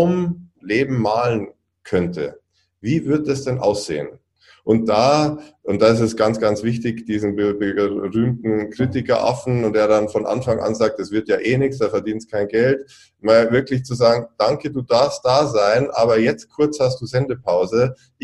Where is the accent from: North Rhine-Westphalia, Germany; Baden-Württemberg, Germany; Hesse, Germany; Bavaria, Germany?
Bavaria, Germany; ich komme aus Süddeutschland, aus Bayern